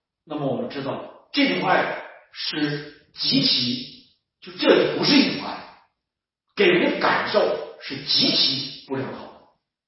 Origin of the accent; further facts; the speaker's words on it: Northeast China, China; accent: Northeastern Mandarin; 如果用我们东北话，用我们东北话来形容这种厌恶的话，就是膈应